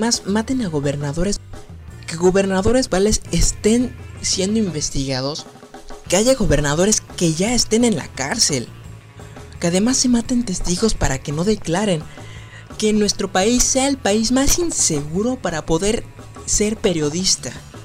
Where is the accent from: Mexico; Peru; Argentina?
Mexico; nosotros los mexicanos